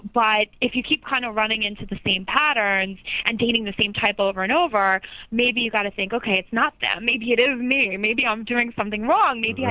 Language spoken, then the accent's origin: English; New Jersey, United States; Well, I grew up in New Jersey, just about 25 minutes outside. I went to college in New Jersey.